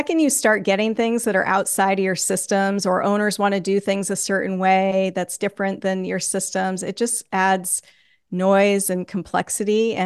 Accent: New England, United States; So yeah, I grew up in New England. I know what the snow is like.

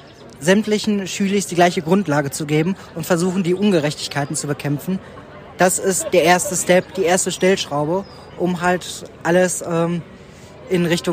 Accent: Dortmund, North Rhine-Westphalia, Germany; ich komme aus Dortmund.

